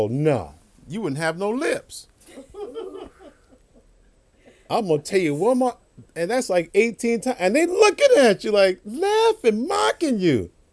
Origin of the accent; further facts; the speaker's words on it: New York, United States; In my home, when I grew up in New York, you got one warning, if that.